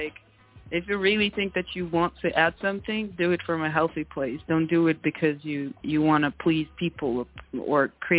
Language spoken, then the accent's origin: English; Russia; English is a second language; also born or lived in China; now in United States; just growing up in Russia and in China and in the States, like, I thought when I would come to the States, like, this was, like, the most diverse country